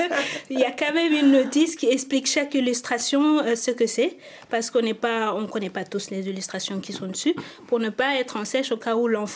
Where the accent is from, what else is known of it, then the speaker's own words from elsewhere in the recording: Senegal; Je suis sénégalaise.